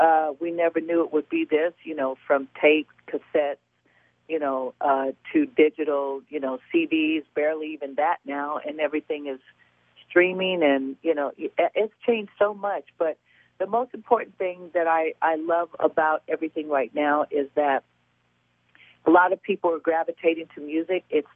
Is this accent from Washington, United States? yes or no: no; Oakland, California, United States; Oakland, I'm born and raised.